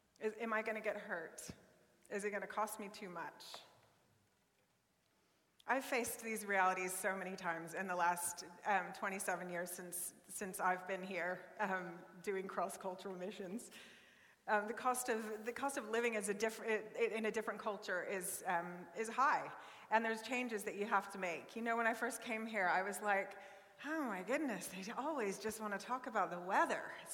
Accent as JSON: {"language": "English", "region": "Oklahoma", "country": "United States", "tie": "born or raised there", "said": "And obviously, I'm American. And I grew up in Oklahoma, which is the very middle of the United States."}